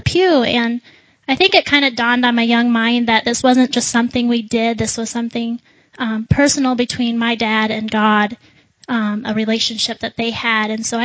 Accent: Lemmon, South Dakota, United States; born there; I was born into a wonderful Christian family. I was born in the Lemon, South Dakota area, and I come from a long line of believers

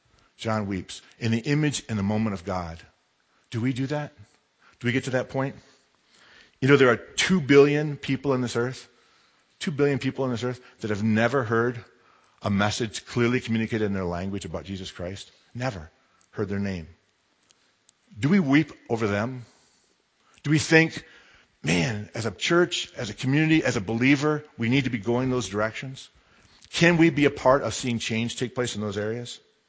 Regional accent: Michigan, United States; So in my house, my wife knows that if I'm watching, I'm from Michigan, so if I'm watching the Detroit Lions play

